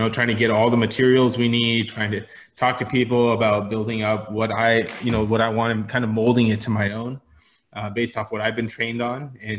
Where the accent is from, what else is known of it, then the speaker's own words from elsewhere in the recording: Texas, United States; I grew up in Texas.